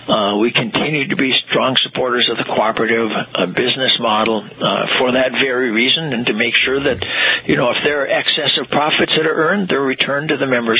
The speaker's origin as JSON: {"language": "English", "region": "North Dakota", "country": "United States", "tie": "born or raised there", "said": "I grew up in this organization. North Dakota is my home state."}